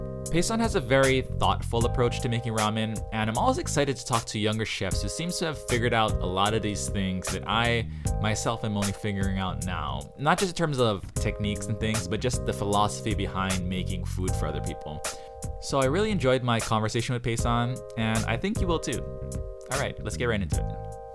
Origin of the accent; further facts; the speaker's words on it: Hawaii, United States; You know, I'm not Hawaiian, but I grew up in Hawaii, so I get it.